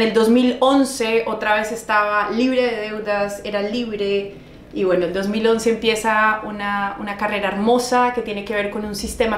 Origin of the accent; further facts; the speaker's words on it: Manizales, Caldas, Colombia; soy de Colombia, de una ciudad, por eso les traje café, de una ciudad y una región que es cafetera, que se llama Manizales. Y crecí en una niñez y tuve una niñez muy linda